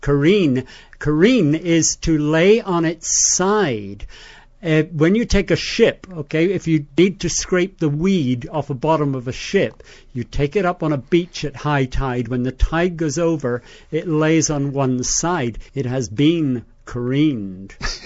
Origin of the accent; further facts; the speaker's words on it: Belfast, Northern Ireland, United Kingdom; When I was a young boy growing up in Belfast with my mother and my sister, that was our family, and my grandparents who lived just down the road